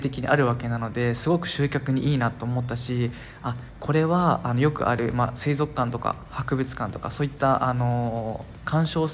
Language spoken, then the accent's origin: Japanese; Okinawa, Japan; 実際に僕が地元の沖縄に帰って帰省していた時に気づいたことであるので